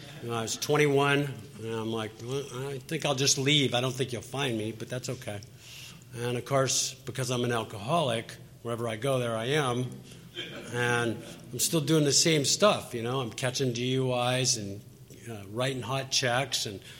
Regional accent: California, United States; But I was from California

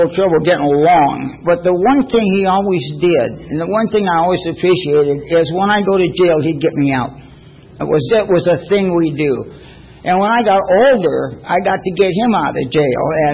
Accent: San Diego, California, United States; I'm from San Diego. I was born here. I lived here all my life.

